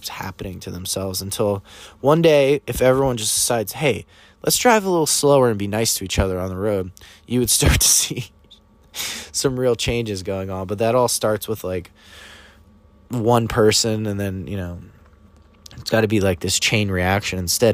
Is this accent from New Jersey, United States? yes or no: yes; New Jersey, United States; And she was asking me about my hometown. And I was talking about New Jersey, and I was just like, basically, like, yeah, everyone's, like, miserable there.